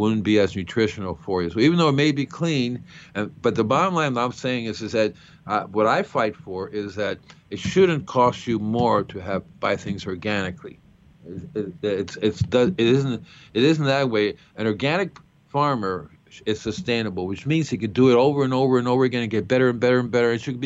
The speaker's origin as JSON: {"language": "English", "country": "Puerto Rico", "tie": "born or raised there", "said": "When I grew up in Puerto Rico or Cuba, I remember in Puerto Rico, my parents, I would go out."}